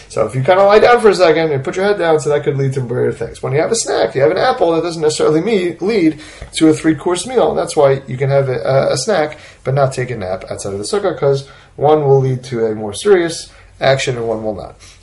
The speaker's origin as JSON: {"language": "English", "region": "New York", "country": "United States", "tie": "born or raised there", "said": "let's say I grew up in New York, very often it's too cold to sleep in the sukkah."}